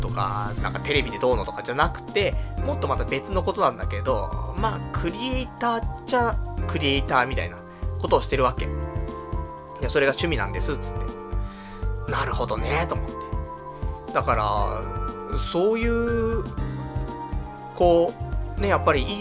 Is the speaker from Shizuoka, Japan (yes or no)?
no; Saitama, Japan; 俺もね、出身埼玉だし、まあ、結婚したら埼玉に戻ってもいいかなと思ってますから